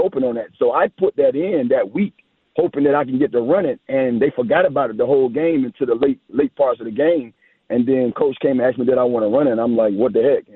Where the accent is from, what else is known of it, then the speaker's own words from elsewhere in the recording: Miami, Florida, United States; now in New York, United States; Born and raised in Miami, played college ball in Miami. now I'm in the Big Apple